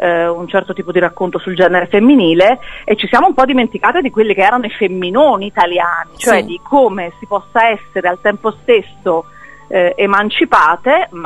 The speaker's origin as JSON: {"language": "Italian", "town": "Naples", "region": "Campania", "country": "Italy", "moved": "yes", "said": "io sono napoletana"}